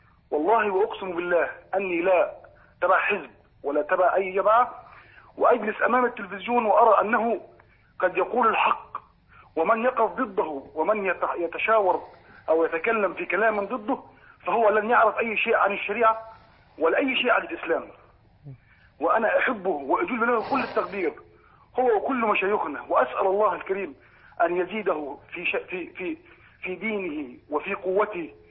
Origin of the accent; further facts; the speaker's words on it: Sharqia Governorate, Egypt; أنا مواطن مصري فلاح من محافظة الشرقية